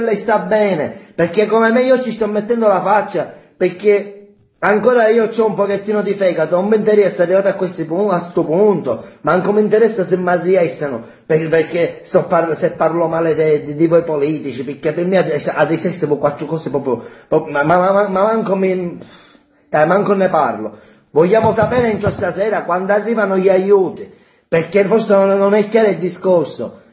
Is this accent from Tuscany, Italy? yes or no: no; Palermo, Sicily, Italy; io parlo da palermitano e parlo per Palermo